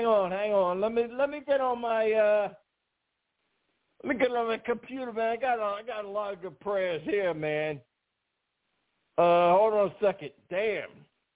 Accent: Harlem, New York, United States; now in Bronx, United States; I reside in the Bronx and I'm from the Harlem, man.

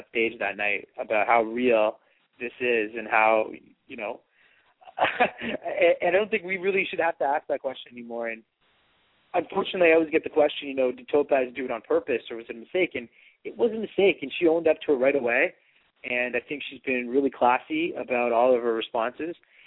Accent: Scarborough, Ontario, Canada; Yes, we are. We're both from Scarborough. We live about not even 5-10 minutes away.

